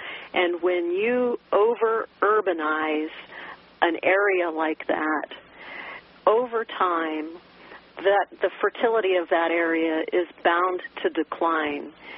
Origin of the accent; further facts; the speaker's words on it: Siesta Key, Florida, United States; I grew up on Siesta Key.